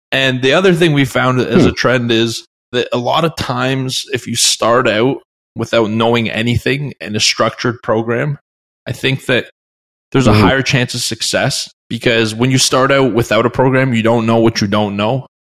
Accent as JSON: {"language": "English", "country": "Canada", "said": "Yeah, and I play hockey because I'm from Canada."}